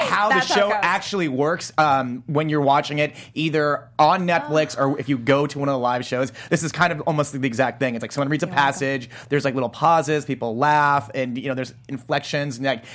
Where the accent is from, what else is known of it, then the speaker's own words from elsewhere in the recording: Nebraska, United States; growing up in Nebraska, it's like, yeah, I wanted to have that escape with pop culture.